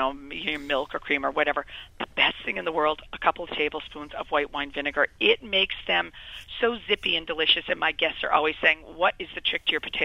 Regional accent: New England, United States; You know, I grew up in New England, too, so bread stuffing's my favorite.

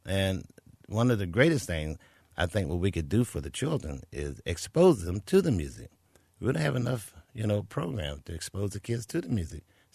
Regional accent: Pittsburgh, Pennsylvania, United States; Well, Pittsburgh is my hometown, and it's where my roots are.

